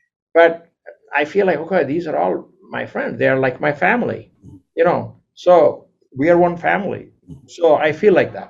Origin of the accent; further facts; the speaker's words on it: Chennai, Tamil Nadu, India; because growing up in Madras, you just met your friends who were there.